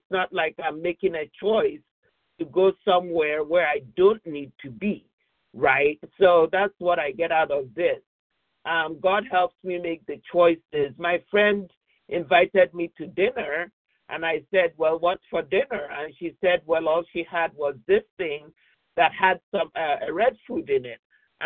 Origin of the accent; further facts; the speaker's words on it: California, United States; from California